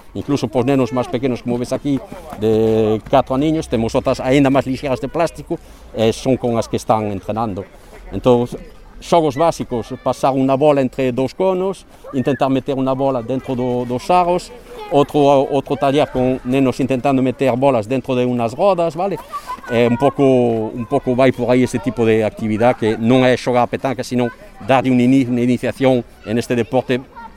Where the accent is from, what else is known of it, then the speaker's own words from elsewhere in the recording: France; Galician is a second language; Eu son francés, empecé a xogar a petanca con 5 anos, e agora teño 53